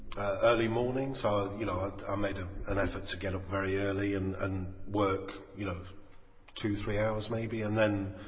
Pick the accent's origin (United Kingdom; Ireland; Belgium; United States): United Kingdom; Nottingham, East Midlands; Yeah, well, originally I'm from Nottingham, a city called Nottingham